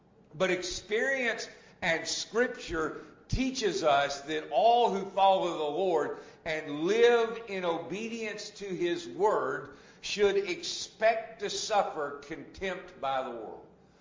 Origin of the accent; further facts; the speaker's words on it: Southern United States, United States; Growing up in the Bible Belt has its advantages. I mean, obviously, you know, we understand Southern phrases like, I've got an ox in the ditch. We grew up in the South.